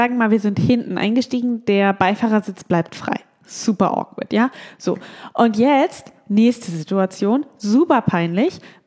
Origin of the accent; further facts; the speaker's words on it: Düsseldorf, North Rhine-Westphalia, Germany; ich bin Düsseldorferin.